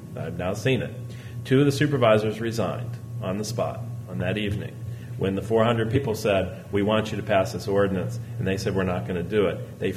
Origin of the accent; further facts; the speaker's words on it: Alabama, United States; born there; I tell it because I was born in Alabama.